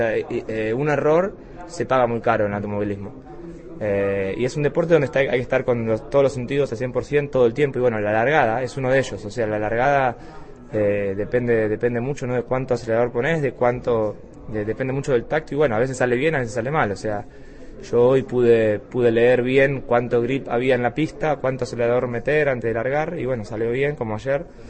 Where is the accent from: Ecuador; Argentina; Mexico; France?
Argentina; soy el único argentino hoy en día en categorías previas a la Fórmula 1.